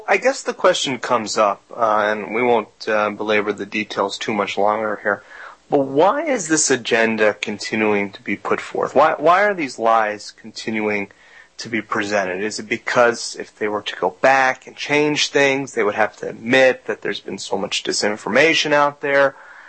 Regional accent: Florida, United States; now in -; Secular Jews where I come from, and I'm from South Florida, and I have New York Jewish parents, you know, we have a very similar upbringing, perhaps.

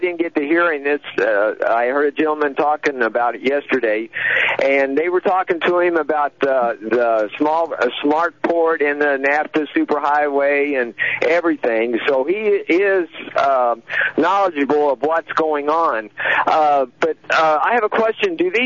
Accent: United States; born there; I'm a Native American. I was born here in America

